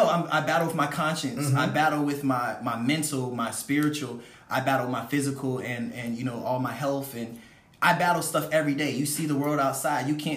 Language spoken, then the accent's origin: English; Virginia Beach, Virginia, United States; Virginia Beach, Virginia.